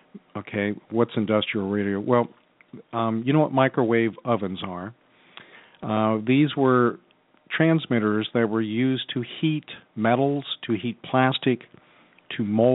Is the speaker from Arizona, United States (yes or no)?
yes; Tempe, Arizona, United States; I grew up in Tempe, Arizona. I raised my family in Mesa and Chandler, commuted back and forth into Phoenix for work